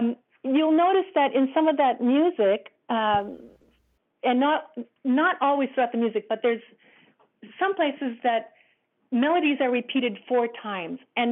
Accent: United States; of course, I'm an American and I was feeling the music the way a Westerner or the way I would feel the music as I had been brought up in a Western culture.

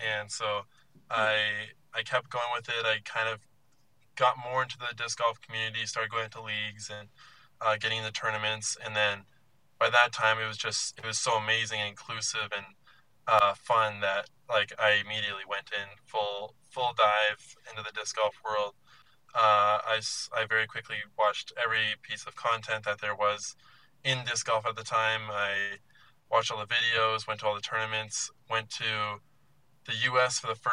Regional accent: Canada; as a Canadian is absolutely fine

